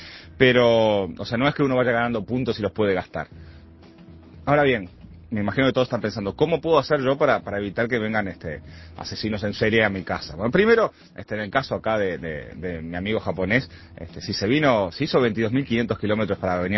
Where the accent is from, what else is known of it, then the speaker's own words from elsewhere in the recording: Uruguay; para nosotros los uruguayos que somos bastante devotos de la Virgen del Codo